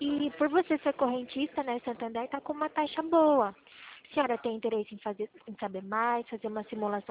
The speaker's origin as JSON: {"language": "Portuguese", "town": "Limeira", "region": "São Paulo", "country": "Brazil", "said": "Não, eu sou de Limeira."}